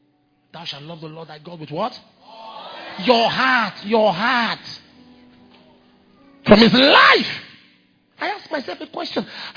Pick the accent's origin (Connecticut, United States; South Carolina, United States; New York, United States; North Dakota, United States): South Carolina, United States; also born or lived in Texas / Las Vegas / Los Angeles; now in Oakland, United States; See, that's why I relocated from South Carolina. I relocated. I went to Texas. Trouble. I said, okay, let me come to California. I went to Las Vegas. They almost killed me. So that's, I went to Los Angeles, problem. So that's why I came to Oakland.